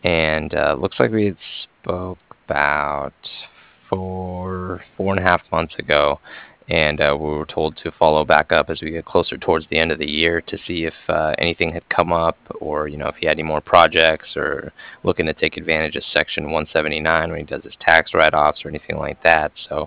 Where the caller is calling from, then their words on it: Cardiff, Wales, United Kingdom; I was calling from Cardiff, and I was calling regarding some financing that was done with GE Capital.